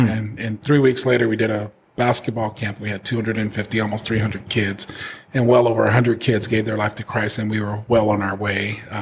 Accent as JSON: {"language": "English", "town": "Portland", "region": "Oregon", "country": "United States", "tie": "born or raised there", "said": "And so I grew up in Portland, and I grew up without my father."}